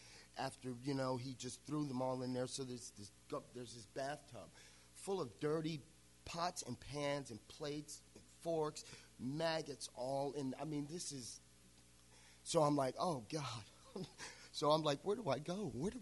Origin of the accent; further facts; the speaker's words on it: Florida, United States; So as I was growing, in my late teens, growing up in Florida in the 80s was very difficult